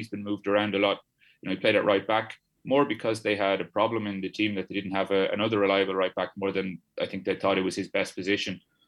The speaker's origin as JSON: {"language": "English", "country": "Ireland", "said": "I'm Irish"}